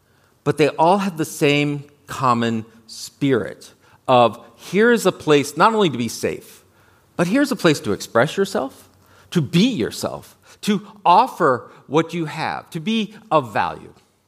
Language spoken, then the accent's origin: English; Texas, United States; I will be seeking asylum from my home state of Texas.